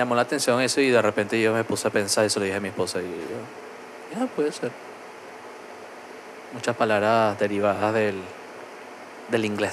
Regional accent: Venezuela; Soy venezolano. Es que ustedes hablan igual.

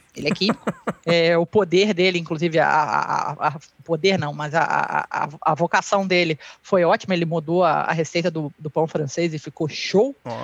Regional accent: Mambucaba, Rio de Janeiro, Brazil; accent: Rio; also born or lived in Germany; Eu nasci no Rio, vocês podem ver por causa desse sotaque aí, carregado. Com 6 meses, minha família foi morar na Alemanha. Voltamos quando eu tinha quase 2 anos, fui morar em Mambucaba, que é a vila dos funcionários da usina nuclear de Angra. Uhum. Morei lá até os 10 anos

